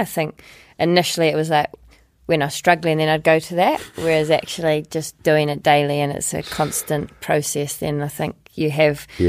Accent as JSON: {"language": "English", "town": "Dunedin", "region": "Otago", "country": "New Zealand", "said": "Like, I was 19 from Dunedin and I'd watched the Olympics on TV"}